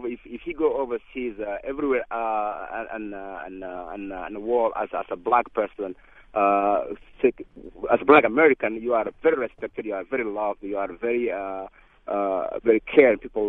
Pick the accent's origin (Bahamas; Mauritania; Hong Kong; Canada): Mauritania; now in United States; I'm from a West African country called Mauritania.